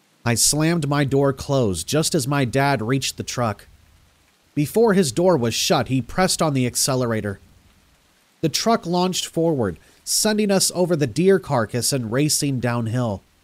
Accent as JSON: {"language": "English", "region": "California", "country": "United States", "tie": "born or raised there", "said": "I grew up in the Sierra Nevadas. It's a really beautiful part of the world with sprawling pines, rugged mountains, and crystalline lakes."}